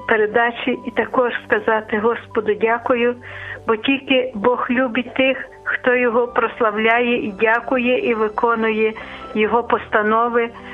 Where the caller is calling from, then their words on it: Lviv, Lviv Oblast, Ukraine; Я з Львова